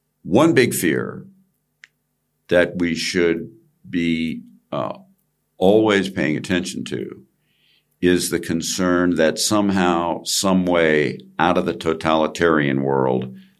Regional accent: United States; I'm an American, you're German.

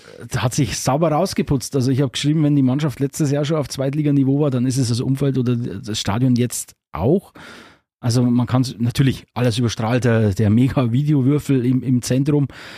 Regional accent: Bavaria, Germany; born there; accent: Upper Palatinate; Also ich bin gebürtiger Oberpfälzer, wie man hört.

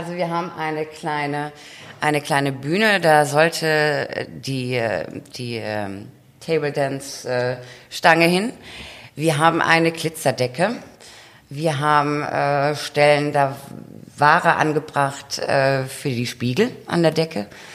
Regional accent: Baden-Württemberg, Germany; Also wir kommen ja aus der Nähe von Heidelberg

